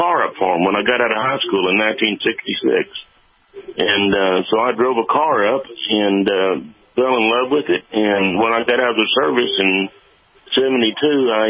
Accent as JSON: {"language": "English", "region": "Texas", "country": "United States", "tie": "born or raised there", "moved": "as an adult", "said": "Well, I grew up in Texas, just outside of Dallas."}